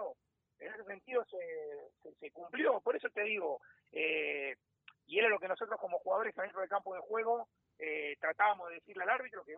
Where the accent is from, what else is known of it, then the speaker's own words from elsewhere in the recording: Argentina; yo por ahí como argentino, la ironía a veces no se entiende